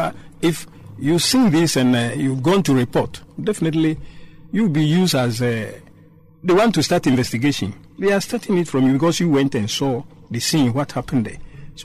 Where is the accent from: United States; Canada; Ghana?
Ghana; I think as a Ghanaian